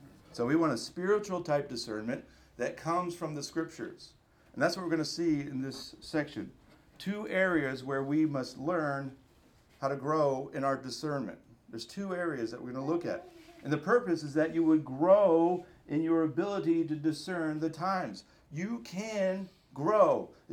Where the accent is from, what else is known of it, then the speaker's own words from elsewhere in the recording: Alabama, United States; I grew up in Alabama, and we had a major ice storm, but we had snow one year that was like a few inches of snow.